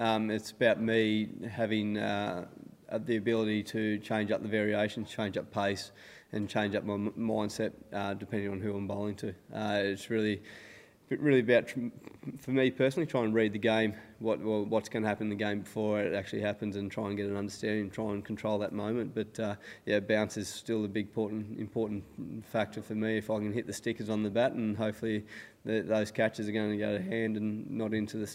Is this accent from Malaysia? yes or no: no; Australia; I'm just really concerned about what we're doing as an Australian cricket team.